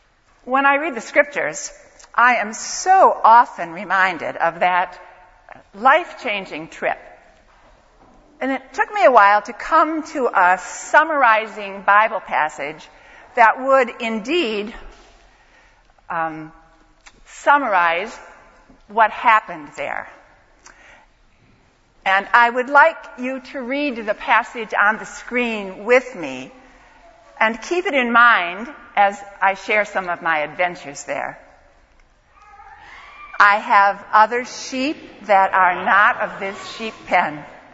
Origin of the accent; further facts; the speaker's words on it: Ohio, United States; I'm from the Akron and Cleveland, Ohio area.